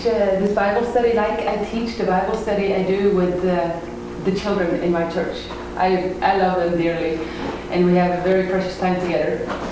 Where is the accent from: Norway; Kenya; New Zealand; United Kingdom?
Norway; now in Idaho, United States; I'm a pastor in a small church up on the prairie in Idaho. I grew up in Norway